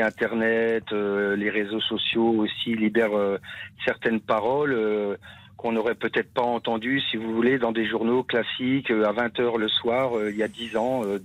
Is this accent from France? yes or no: yes; France; born there; Moi, je ne m'appelle pas Dupont. Je suis né en France, je ne m'appelle pas Dupont pour autant, et mon pays, il s'appelle la France